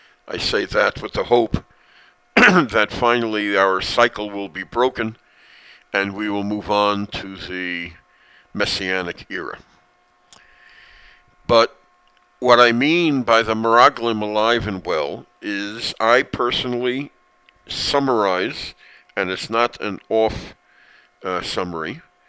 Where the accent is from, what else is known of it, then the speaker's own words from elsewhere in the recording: Brooklyn, New York, United States; moved away as an adult; also born or lived in Queens; now in Israel; My many years of growing up in Brooklyn and then moving to Queens and the years that I spent there. And since my Aliyah in 1981, September, I have lived so far